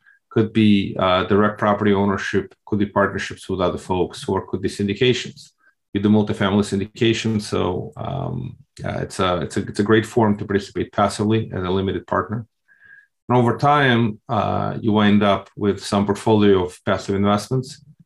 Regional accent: Russia; English is a second language; now in United States; I come from Russia with love, as in James Bond. Well, originally I immigrated to the United States in 1989. It was still the Soviet Union.

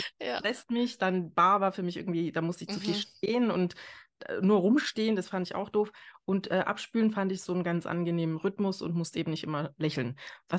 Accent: East Germany, Germany; ich komme ja aus Ostdeutschland, da haben irgendwie alle Ingenieur studiert.

